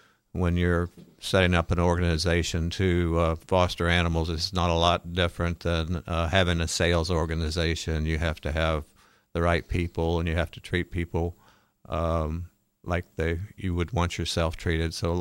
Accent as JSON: {"language": "English", "region": "Tennessee", "country": "United States", "tie": "born or raised there", "said": "I grew up in Tennessee, and we had beagles and collies and shepherds, and so I've always had a love for animals."}